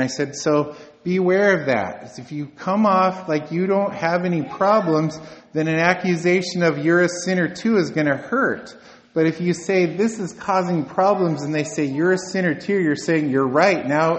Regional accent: United States; I'm from Washington. I don't see many things.

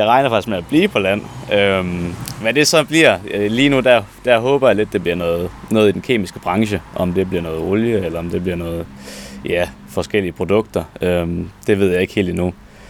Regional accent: Brande, Central Denmark Region, Denmark; now in Aalborg, Denmark; Jeg kommer helt ned fra Midtjylland af, ned fra Brande. Og jeg havde min gymnasietid i IKAST.

